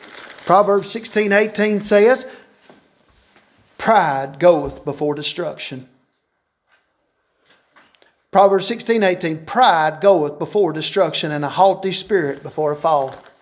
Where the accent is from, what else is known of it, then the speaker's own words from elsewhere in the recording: United States; I am thankful for my country, and I'm proud that I am an American.